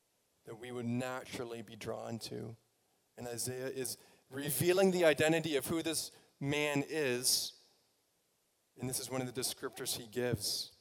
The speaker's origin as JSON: {"language": "English", "town": "Vineland", "region": "New Jersey", "country": "United States", "tie": "born or raised there", "said": "I know when I was growing up in Vineland, a Vineland missionary, we had a picture of Jesus."}